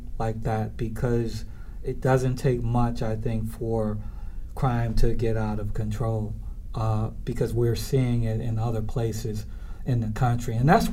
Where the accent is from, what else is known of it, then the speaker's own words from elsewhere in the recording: Chicago, Illinois, United States; my hometown, Chicago, and New York, and Kansas City, Missouri